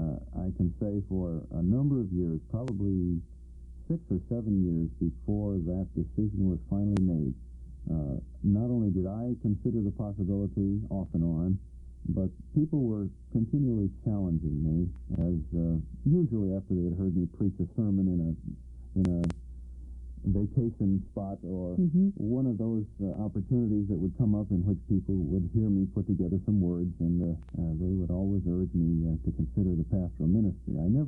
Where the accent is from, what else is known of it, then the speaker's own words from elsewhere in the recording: Chicago, Illinois, United States; I was born and raised in the Northern Illinois District, the Chicago area.